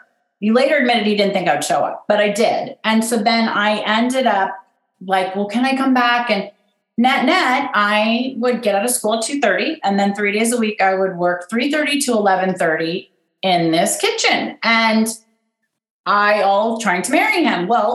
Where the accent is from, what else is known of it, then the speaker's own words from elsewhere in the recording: Pasadena, California, United States; also born or lived in Washington, United States; I'm from Pasadena, California. I mean, I was born in DC